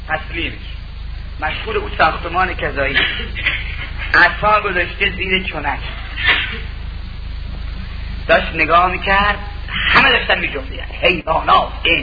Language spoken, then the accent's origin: Persian; Yazd, Iran; also born or lived in Mashhad; now in Tehran, Iran; چون من اصلا یزدیه، تولدم در مشهده، ساکن تهرونم